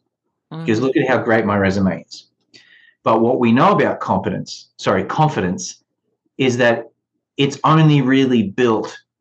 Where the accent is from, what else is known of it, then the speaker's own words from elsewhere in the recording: Australia; now in United States; growing up in Australia, this idea of resume stuffing was not what it is here.